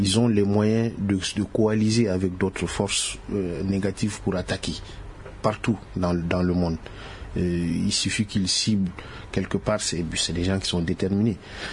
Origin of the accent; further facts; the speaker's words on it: Mali; je l'ai toujours dit, moi en tant que Malien, je compte d'abord sur les forces que nous avons.